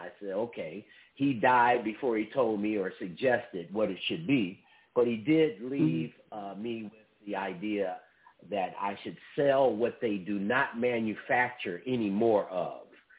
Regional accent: Detroit, Michigan, United States; You know, I'm from Detroit.

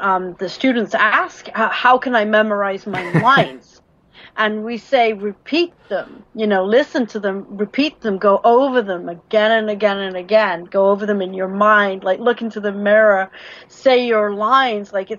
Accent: United Kingdom; I'm British.

